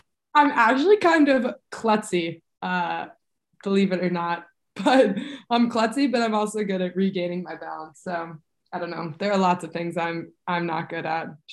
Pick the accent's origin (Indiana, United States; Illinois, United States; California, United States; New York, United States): New York, United States; Buffalo; they used to call me … just because it was funny that I was from Buffalo, because no one's really from there in the ski world.